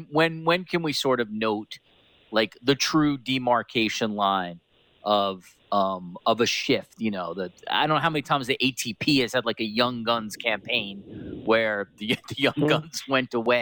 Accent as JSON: {"language": "English", "country": "United States", "said": "thank you for making that day fun for me as an American tennis fan."}